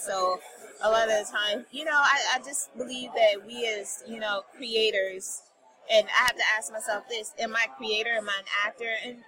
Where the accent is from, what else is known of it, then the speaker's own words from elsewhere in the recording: South Carolina, United States; You know, I put on a campaign down where I'm from South Carolina